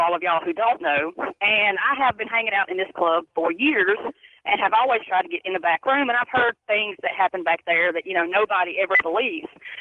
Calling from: Mississippi, United States; I'm calling from Mississippi, and I have a pretty interesting story to tell you.

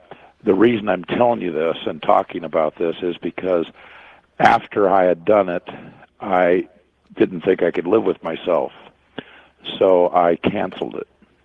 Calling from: Des Moines, Iowa, United States; I'm calling from just outside of Des Moines, Iowa.

